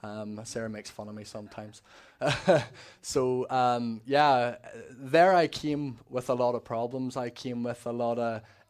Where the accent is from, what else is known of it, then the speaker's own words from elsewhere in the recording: Belfast, Northern Ireland, United Kingdom; born there; So anyway, I was born in Belfast. I'm one of nine children.